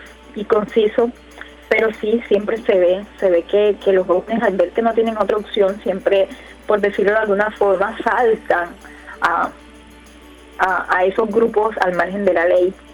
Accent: Canalete, Córdoba, Colombia; also born or lived in Puerto Libertador; No nací en Canalete, pero adoro ese municipio. Nací en Puerto Libertador, Córdoba. Pero mis padres se mudaron a Canalete desde estaba yo súper pequeña. Tengo 25 años actualmente y estaba súper pequeña, como de un año se mudaron mis padres a Canalete y desde entonces vivo en ese municipio.

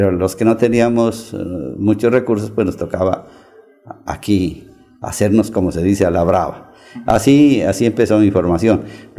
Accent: Putumayo, Colombia; also born or lived in Nariño; yo nací en un pueblo que es Los Andes, Sotomayor, Nariño. Nací allá, pero pues prácticamente yo me crié, fue aquí en el Putumayo, y aquí me formé, aquí formé mi familia y todo lo que soy.

